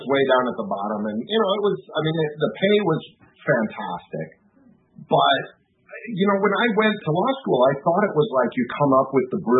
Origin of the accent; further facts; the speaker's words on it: Iowa City, Iowa, United States; we applied to graduate schools in my hometown, which is Iowa City, Iowa.